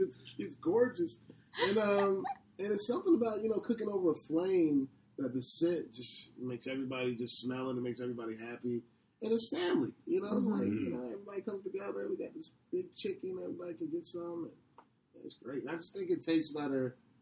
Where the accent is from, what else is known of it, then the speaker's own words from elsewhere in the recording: New York, United States; And I was pretty much some Dominicans just because I'm from New York and the military aspect of Virginia.